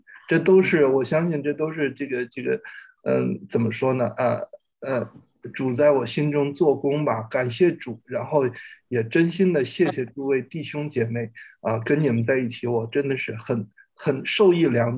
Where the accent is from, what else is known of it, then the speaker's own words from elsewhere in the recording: Beijing, China; 我们来自大陆北京啊。